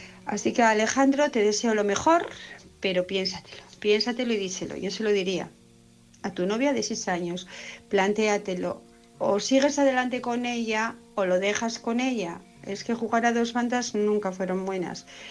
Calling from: Asturias, Spain; de Asturias

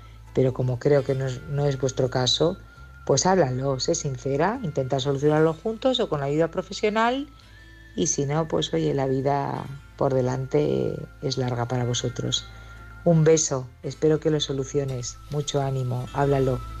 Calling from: Barcelona, Catalonia, Spain; de Barcelona

